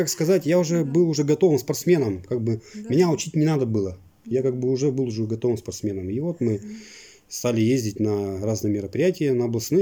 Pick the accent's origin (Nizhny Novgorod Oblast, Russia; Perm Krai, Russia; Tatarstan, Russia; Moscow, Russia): Perm Krai, Russia; Gazhan; born there; 8 сентября 1983 года. Родился я в Пермском крае, деревня Гажан, это Куйдинский район.